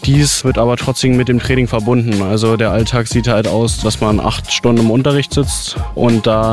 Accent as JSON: {"language": "German", "town": "Eberswalde", "region": "Brandenburg", "country": "Germany", "lives_now": "Potsdam, Germany", "said": "Also ursprünglich bin ich aus Eberswalde und bin dann zur 7. Klasse auf die Sportschule Potsdam gewechselt und seitdem an in Potsdam geblieben."}